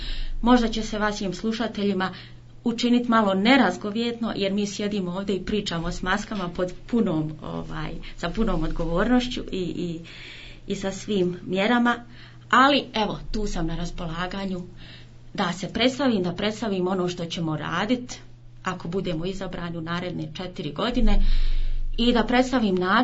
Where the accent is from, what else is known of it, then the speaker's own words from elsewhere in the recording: Vareš, Federation of Bosnia and Herzegovina, Bosnia & Herzegovina; moved away; also born or lived in Germany; rođena sam u Varešu, odrasla u Varešu, išla u srednju školu u Varešu, to je bila tadašnja dobra škola, mašinska, tehnička škola